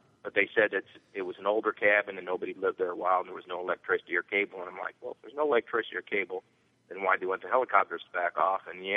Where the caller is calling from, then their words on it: Springfield, Illinois, United States; I'm in Springfield, Illinois. Okay, no concealed carry, and I'm 1 mile from the Capitol where they make all the laws.